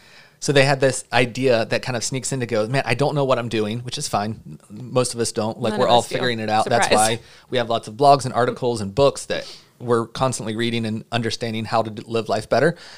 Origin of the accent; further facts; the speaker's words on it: the South, United States; Even, you know, I'm from the South, so we don't really like to say things directly. We talk around things